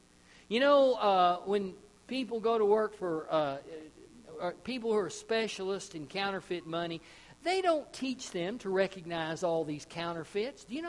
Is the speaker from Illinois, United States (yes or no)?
no; Texas, United States; Now, Jehovah's Witness I was familiar with from growing up in Texas, but Mormons we really didn't have down there when I was growing up.